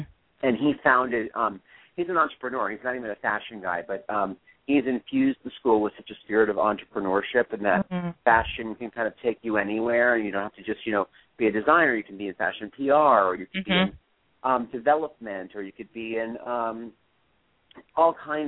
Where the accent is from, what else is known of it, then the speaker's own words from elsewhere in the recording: Pennsylvania, United States; Philadelphia University is this great college, obviously in Philly, and I'm from Pennsylvania, and I've done a bunch of programs with them.